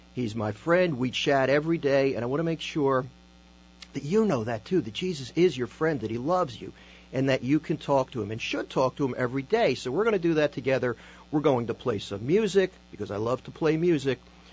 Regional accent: Philadelphia, Pennsylvania, United States; But I'm a Philly guy. I was born in Northeast Philadelphia. Actually, I was born in Mayfair, but I moved to Northeast Philly, the Busselton section, when I was 2 years old.

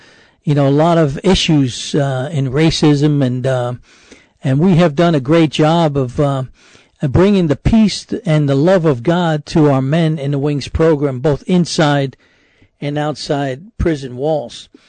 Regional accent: New York City, New York, United States; including myself, growing up in New York City the same way.

